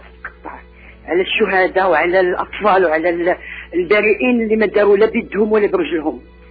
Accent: Morocco; انا مغربيه

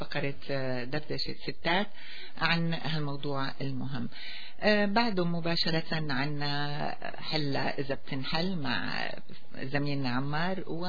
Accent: Syria; بلدنا سوريا

